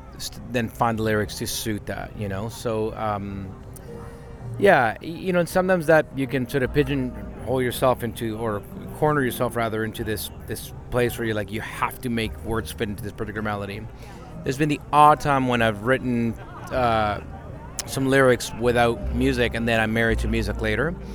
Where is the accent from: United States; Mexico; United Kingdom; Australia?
Mexico; Mexico City; I grew up in Mexico City.